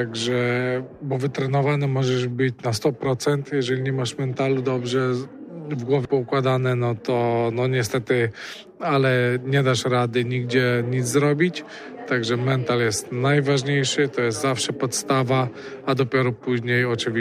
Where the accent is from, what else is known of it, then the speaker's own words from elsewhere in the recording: Wałcz, West Pomeranian Voivodeship, Poland; Pochodzę z Wałcza, Wałcz to głównie z kanadyjek, kajaków i wioślarstwa pochodzi, także no cóż, jak każdy Wałczanin musiałem też spróbować.